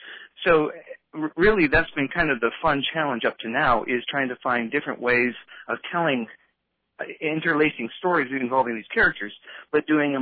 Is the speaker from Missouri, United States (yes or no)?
no; Sitka, Alaska, United States; I was born and raised in Sitka, so it means a tremendous amount to me to be able to premiere this show kind of in my hometown, more or less.